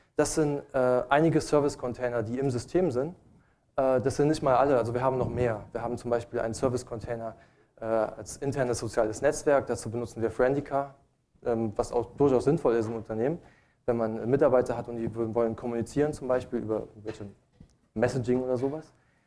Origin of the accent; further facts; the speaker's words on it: Luxembourg; Also ich persönlich, ich komme aus Luxemburg